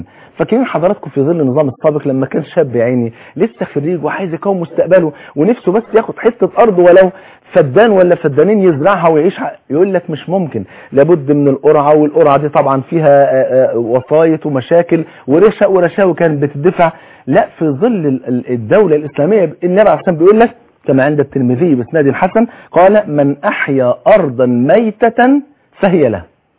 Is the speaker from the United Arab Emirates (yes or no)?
no; Egypt; احنا كمصريين وكمسلمين